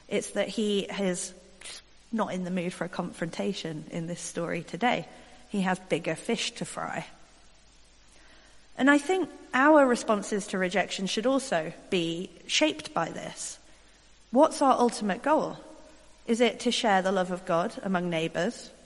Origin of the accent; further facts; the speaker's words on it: Stoke-on-Trent, West Midlands, United Kingdom; now in London, United Kingdom; to go home to Stoke-on-Trent to visit my parents. I was like, oh, prophets are not without honor in my hometown. I'll just stay in London.